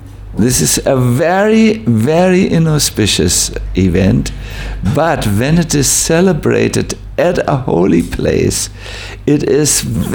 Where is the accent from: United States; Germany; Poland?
Germany; Northern Germany; I said, "Not with me, I'm from North Germany, go somewhere else."